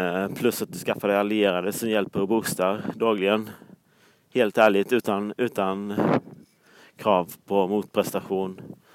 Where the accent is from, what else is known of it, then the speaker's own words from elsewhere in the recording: Sweden; Men jag är ju svensk så jag gör inte det.